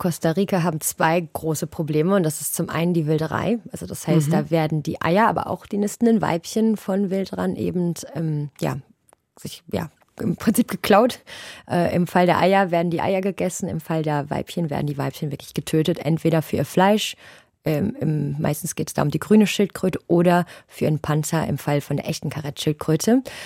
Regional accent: Germany; Deutsche sind sehr direkt. Ich glaube, ich bin auch nochmal als Deutsche noch direkter als andere Menschen.

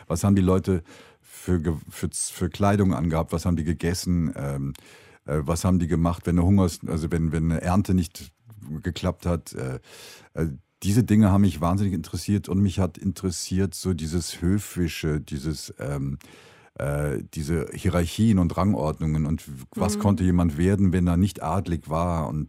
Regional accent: Germany; now in Austria; Und wenn ich jetzt, ich könnte Österreicher werden, aber ich bin ja Deutscher. Also das verstehe ich nicht ganz, warum ich das werden sollte.

